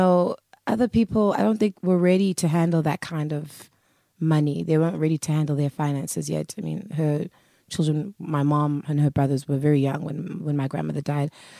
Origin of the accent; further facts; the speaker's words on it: Durban, KwaZulu-Natal, South Africa; also born or lived in Eastern Cape; I grew up in the Eastern Cape. Yeah. And mostly in Durban. But I was born in the Eastern Cape. I lived there until my grandmother passed away. And then I moved to Durban. I think it was 1995 when I moved to Durban, sometime in 1995.